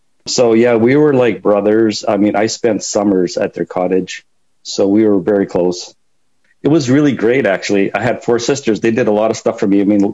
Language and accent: English; Winnipeg, Manitoba, Canada; I'm from Winnipeg, more affectionately known as Winterpeg. But up in Canada, right in the center of Canada, you know, just above North Dakota.